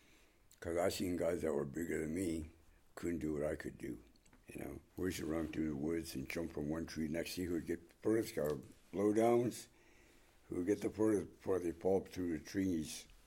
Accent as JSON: {"language": "English", "town": "Hoonah", "region": "Alaska", "country": "United States", "said": "I come from Sockhit, which is the Sockeye house, one of the original houses in Hoonah. I'm of the Raven Moiety, and I'm a member of the Tlingit Nation."}